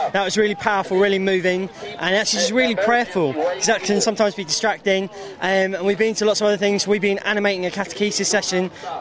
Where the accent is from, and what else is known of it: London, United Kingdom